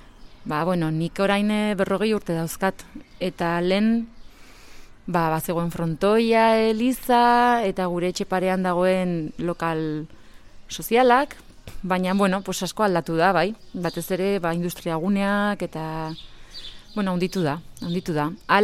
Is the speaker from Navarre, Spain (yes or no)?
no; Irun, Basque Country, Spain; Katea, bai, kateko erdigunean ba azitu naiz, han bizi dira gurasoak